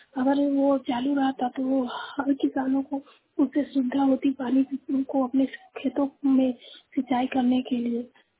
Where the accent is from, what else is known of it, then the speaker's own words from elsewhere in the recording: Sohajpur, India; सोहाजपुर पंचायत से सोहाजपुर गांव से बोल रही हूँ।